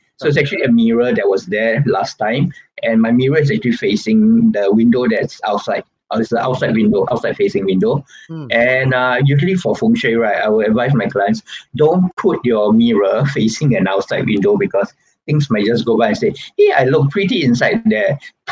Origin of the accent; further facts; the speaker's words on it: Singapore; yeah, we're Singaporean.